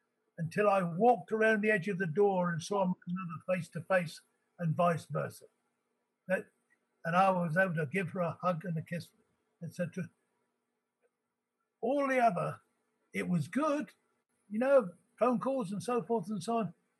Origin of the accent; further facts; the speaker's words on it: England, United Kingdom; moved away; because we moved away from England, the wife and our family, and I talk to my mother often and my father often on the phone, and the time would come when I'd say, "We're coming home."